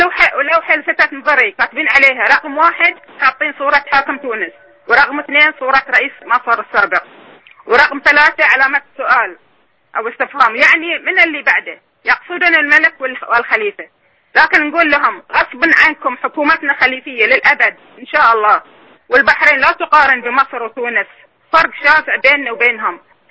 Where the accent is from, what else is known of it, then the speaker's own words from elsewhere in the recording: Bahrain; أنا مواطنة بحرينية سنية